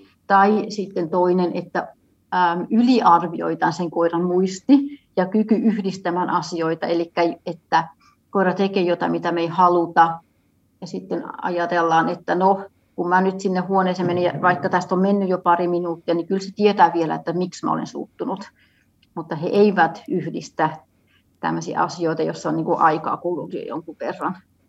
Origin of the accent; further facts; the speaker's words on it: Switzerland; Finnish is a second language; moved away; mä olen kotoisin Sveitsistä, ja juuri kun mä muutin pois sieltä